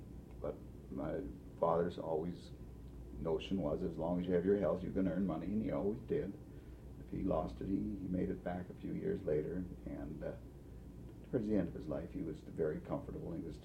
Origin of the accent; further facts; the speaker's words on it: Toronto, Ontario, Canada; born there; I was born in Toronto, Canada, in 1913. I'm the fifth of six children. My parents came to Toronto in 1906.